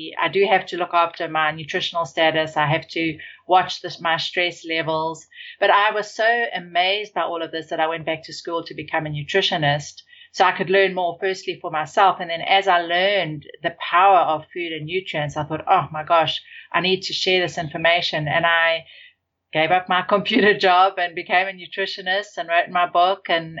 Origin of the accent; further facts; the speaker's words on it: South Africa; And I grew up in South Africa and we didn't go to the doctor a lot.